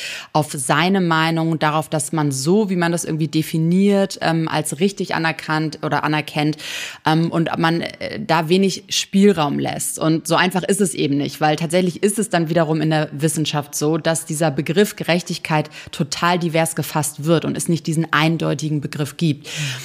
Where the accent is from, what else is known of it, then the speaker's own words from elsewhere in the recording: Cuxhaven, Lower Saxony, Germany; Ich bin in einer Kleinstadt groß geworden in Cuxhaven, die in den 50ern und 60er Jahren von der Fischindustrie sehr dominiert war.